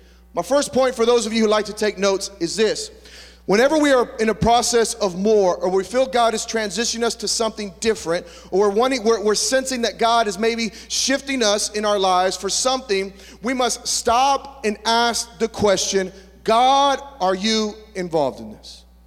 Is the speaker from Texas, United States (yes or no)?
yes; Bastrop, Texas, United States; also born or lived in the Valley; I was born and raised, well, I was born in the Valley, but raised in Bastrop area. Went to Bastrop High School.